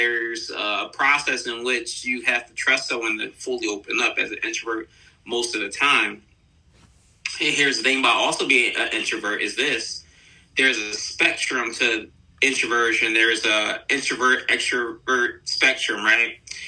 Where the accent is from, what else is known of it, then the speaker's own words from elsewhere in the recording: Chester, Pennsylvania, United States; So I'm from Chester, PA, a small town. I guess you could say where there's a lot of underprivileged youth, a lot of people not getting great opportunities or light.